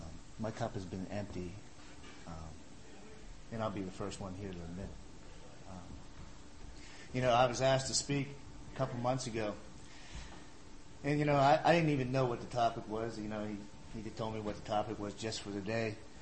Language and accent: English; Indiana, United States